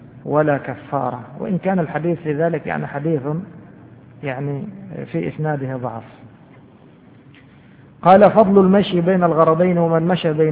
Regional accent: Egypt; ومن أحسن يعني ما كان عندنا في مصر

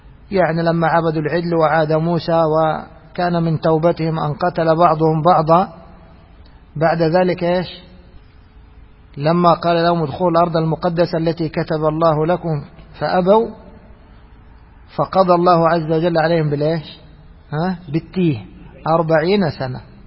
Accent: Egypt; هي موجود هذا مشهور عندنا في مصر طائر السماني

